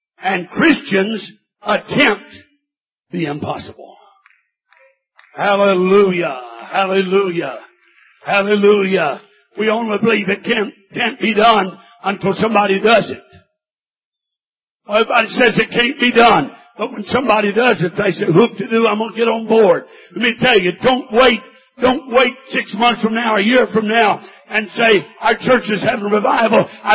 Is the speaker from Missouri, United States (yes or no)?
yes; Missouri, United States; There was a man near my hometown in Missouri.